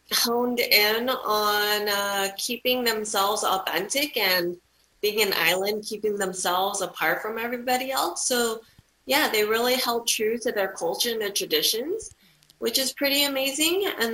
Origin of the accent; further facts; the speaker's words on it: California, United States; now in Las Vegas, United States; Orange County, close to LA.